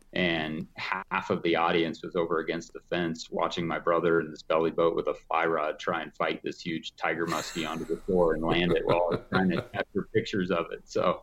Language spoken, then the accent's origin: English; Evergreen, Colorado, United States; It's been amazing growing up in Evergreen over the past, 40 years, just to see it transform from a small mountain town to now, there's big houses